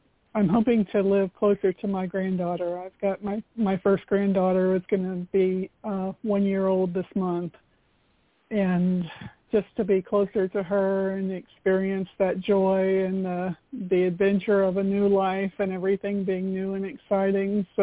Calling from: Florida, United States; from Florida.

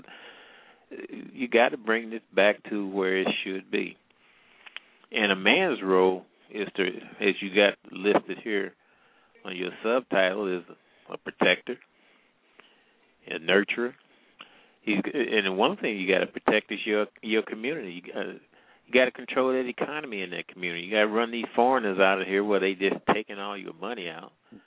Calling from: Midwest, United States; I'm calling from the Midwest.

